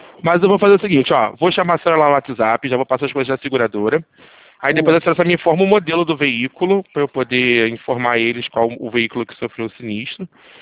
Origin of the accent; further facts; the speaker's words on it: Rio de Janeiro, Brazil; Sou aqui do Rio, sou aqui. Eu fico aqui em Jacarepaguá.